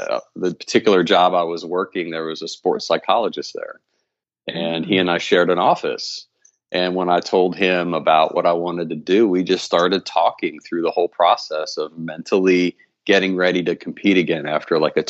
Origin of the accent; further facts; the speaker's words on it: Pennsylvania, United States; also born or lived in Washington, D.C. area; now in Huntsville, United States; I'm in Huntsville now. I'm originally from the Northeast. I was born outside DC, grew up in PA.